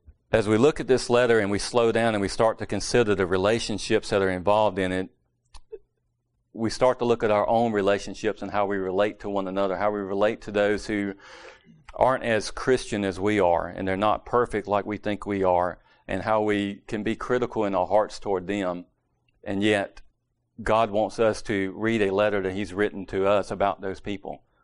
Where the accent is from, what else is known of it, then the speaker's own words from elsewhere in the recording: Reidsville, North Carolina, United States; accent: southern; I took it as a derogatory because of my southern slow accent, and it's not clean, and it's not sophisticated. And I was like, no, I'm from Reedsville with a hard V.